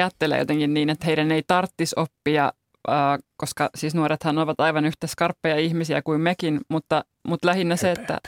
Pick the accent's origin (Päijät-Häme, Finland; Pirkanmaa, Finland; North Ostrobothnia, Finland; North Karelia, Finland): Pirkanmaa, Finland; Juupajoki; vaikka jossain Juupajoella, mistä itse olen kotoisin